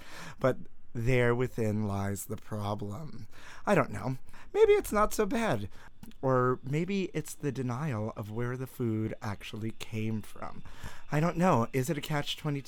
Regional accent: Brooklyn, New York, United States; I've never TP'd a house or anything, but I grew up in Brooklyn. We'd be murdered.

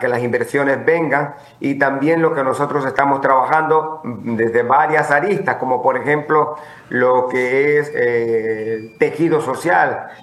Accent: Playa Prieta, Manabí, Ecuador; born there; ella vive en el campo donde yo nací, en Playa Prieta, Río Chico

